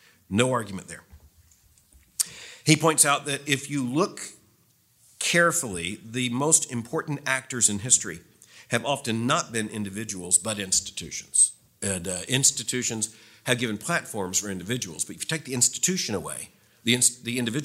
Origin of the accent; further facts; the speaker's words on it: Florida, United States; I grew up in Florida, so the history's shorter. You know, about 60 years before I was born, which is pretty old for Florida.